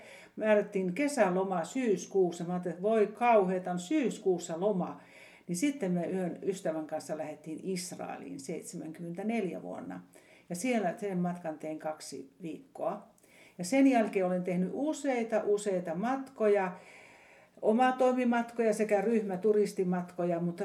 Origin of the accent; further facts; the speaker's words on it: Lemi, South Karelia, Finland; En, mä olen Lemiltä kotoisin. Lemin suomalaisen kylästä.